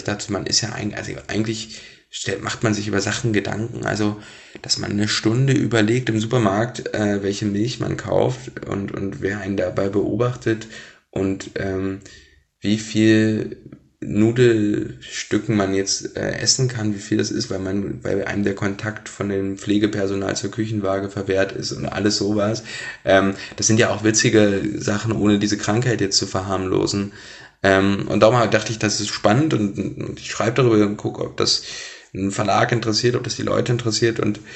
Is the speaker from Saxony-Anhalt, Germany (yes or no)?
yes; Blankenburg, Saxony-Anhalt, Germany; also born or lived in Wernigerode; Wernigerode bin ich geboren, Blankenburg in der Stadt daneben aufgewachsen, aber Wernigerode würde ich als meine Heimat sozusagen sehen, Sachsen-Anhalt im Harz